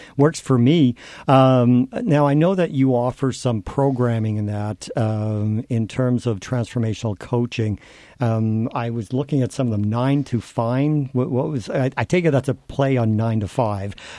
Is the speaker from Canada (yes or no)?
yes; Newfoundland and Labrador, Canada; I am a Newfoundlander, born and raised.